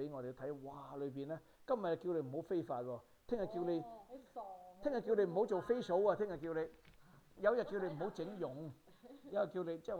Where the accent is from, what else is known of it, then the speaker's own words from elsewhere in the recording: Guangzhou, Guangdong, China; 即係我哋廣州人成日話呢個人好似成日幾千萬未開頭咁樣啊！